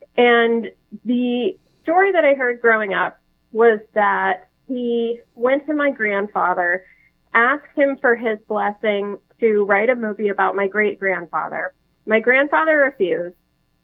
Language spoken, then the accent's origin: English; Laredo, Texas, United States; Yeah, I mean, I grew up in Laredo, Texas, so we were 5 minutes from the border for the first 10 years of my life.